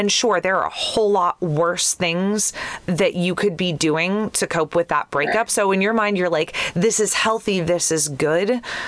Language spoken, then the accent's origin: English; Youngstown, Ohio, United States; So we talked about before, I grew up in Youngstown, Ohio.